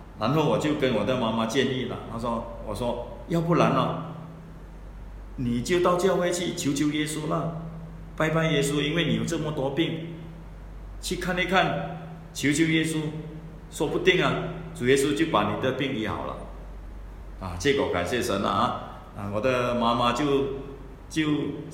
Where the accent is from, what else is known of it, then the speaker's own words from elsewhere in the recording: Fujian, China; 我们是福建人啊